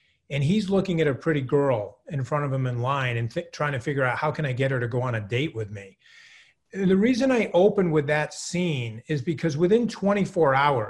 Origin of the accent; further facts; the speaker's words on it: New England, United States; I'm from New England